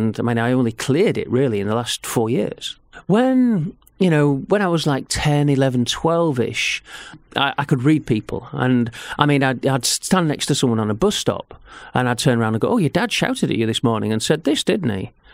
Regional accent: Leeds, Yorkshire and the Humber, United Kingdom; I was in Leeds.

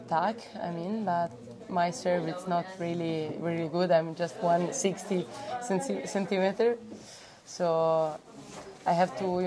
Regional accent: Lucca, Tuscany, Italy; English is a second language; I'm from Italy and I'm 26.

